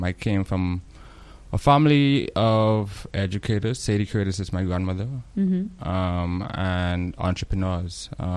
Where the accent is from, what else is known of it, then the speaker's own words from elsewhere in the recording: Grants Town, New Providence, Bahamas; Yeah, I'm originally from Grantstown. Born and raised there, obviously. And still occupy a studio there.